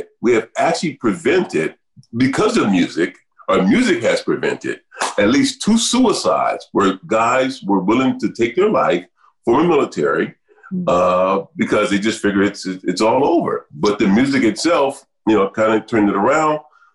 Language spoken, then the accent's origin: English; Compton, California, United States; born there; But I was born in South Central LA. I was born in Compton, California.